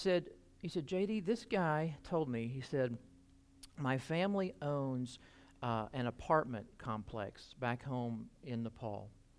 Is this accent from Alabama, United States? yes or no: yes; Birmingham, Alabama, United States; well, my wife and I, we're from Birmingham, Alabama, and we've got people in our church family back home